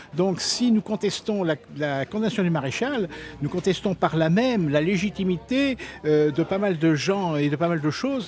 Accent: Nantes, Pays de la Loire, France; Je viens de Nantes.

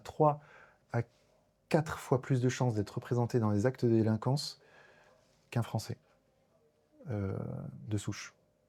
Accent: Colombia; now in France; Des scènes que j'aurais pu voir dans les années 80 quand j'étais gamin en Colombie, le voir maintenant en France, c'est dingue.

